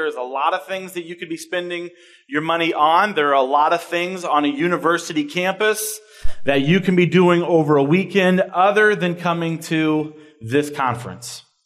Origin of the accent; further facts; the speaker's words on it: Clearwater, Florida, United States; I'm not really from there. I'm actually from Clearwater, Florida.